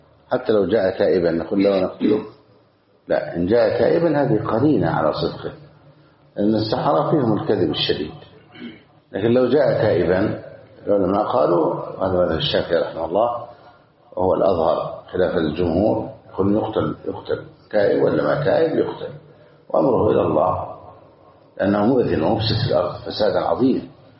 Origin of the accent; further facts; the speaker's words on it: Egypt; بلادنا مصر